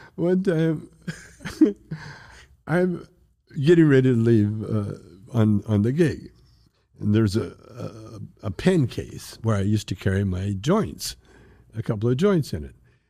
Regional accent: Canada; I'm Canadian.

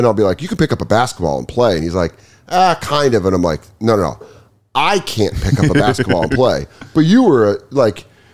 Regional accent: Colorado, United States; I'm fascinated by this because I grew up in Colorado.

